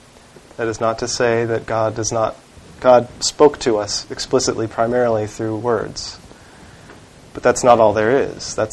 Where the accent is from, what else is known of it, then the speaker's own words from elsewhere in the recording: the South, United States; I grew up in the South, so that's all I know, but we as American Christians are fighting the notion that our life is somehow split in two.